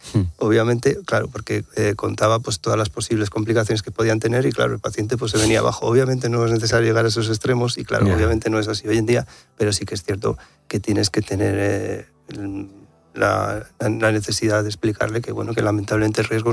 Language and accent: Spanish; Santander, Cantabria, Spain; porque yo soy de Santander